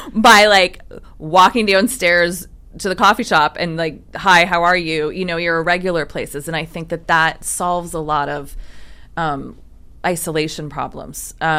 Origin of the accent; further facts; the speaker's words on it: Ontario, Canada; I grew up in outside of Toronto.